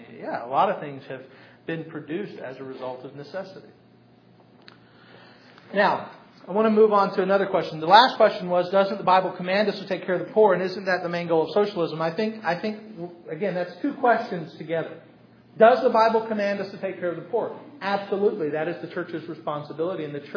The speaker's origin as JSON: {"language": "English", "country": "United States", "said": "not just because I'm an American, maybe that has some influence on it"}